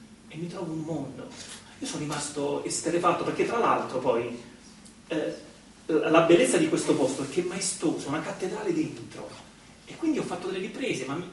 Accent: Molise, Italy; Io vengo dal Molise, così racconto anche un po' della mia storia

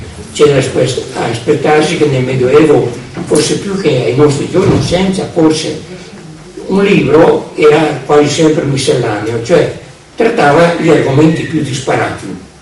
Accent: Verona, Veneto, Italy; io sottolineo quella parola Versorio lì perché noi siamo veronesi

